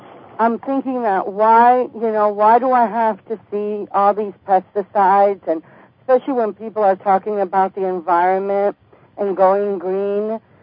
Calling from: New York, United States; I'm calling from upstate New York.

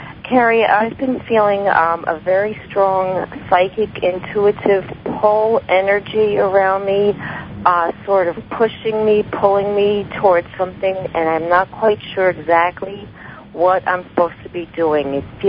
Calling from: Florida, United States; I'm calling from Florida.

